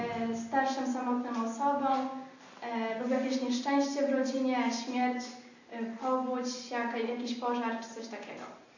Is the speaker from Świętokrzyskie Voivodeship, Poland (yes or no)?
yes; Kopelany, Świętokrzyskie Voivodeship, Poland; Pochodzę z małej wsi Kopelany, to jest Świętokrzyskiem. Mam 2 starszych braci, mamę i tatę, wiadomo. Studiuję na 2 roku pedagogiki wczesnoszkolnej i przedszkolnej.